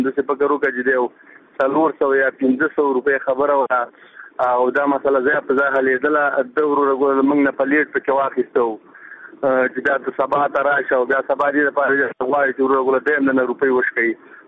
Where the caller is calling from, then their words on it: Kabul, Afghanistan; زه د کابل اوسیدونکی یو ټیکسي ډرایور یم.